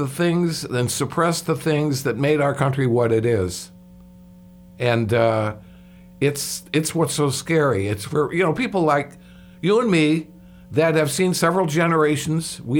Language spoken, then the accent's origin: English; United States; you know what, doggone it, I'm an American and I'm worried about our country.